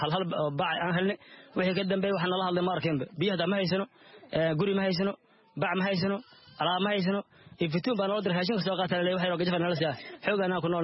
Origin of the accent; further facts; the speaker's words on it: Saakow, Middle Juba, Somalia; oon ku noolahay alxamdulilaahi dhagaxley dadkii cusub oo gadaalka imaadaan ahay waxaan ka soo barakacay degmada Saakow xasoon iyo shan bilood meel aan deganahay